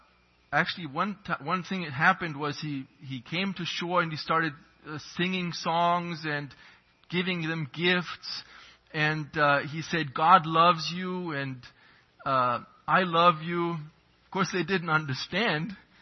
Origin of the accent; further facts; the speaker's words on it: Germany; When I grew up in Germany, the land of Luther, and there's churches everywhere.